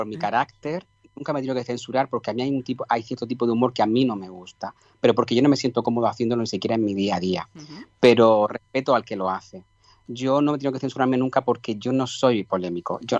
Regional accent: Region of Murcia, Spain; Somos los dos murcianos, además, que fíjate, dos murcianos en Sabadell.

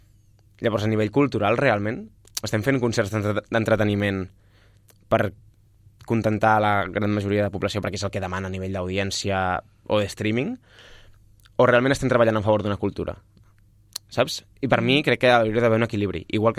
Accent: Polinyà, Catalonia, Spain; now in Sabadell, Spain; Perquè jo vinc de Polinyà, ara ja estic empadronat a Sabadell.

